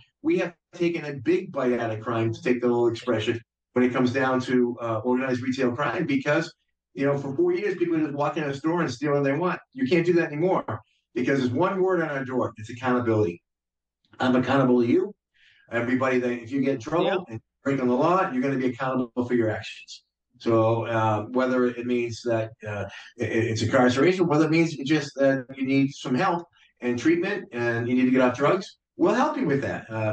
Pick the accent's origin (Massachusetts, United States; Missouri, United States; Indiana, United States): Massachusetts, United States; I grew up in the Berkshires and I love the Berkshires.